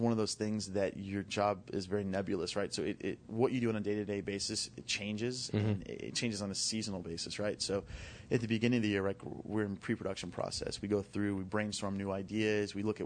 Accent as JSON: {"language": "English", "town": "Orlando", "region": "Florida", "country": "United States", "tie": "born or raised there", "said": "I'm actually born and raised in the Orlando area, so it's kind of, I guess, luck of the draw, as you could say."}